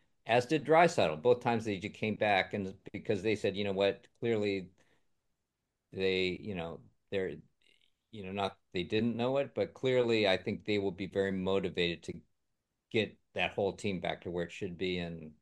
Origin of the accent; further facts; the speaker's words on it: Edmonton, Alberta, Canada; also born or lived in Los Angeles; my apologies to any LA people watching this because, that's my hometown. But my childhood was in Edmonton.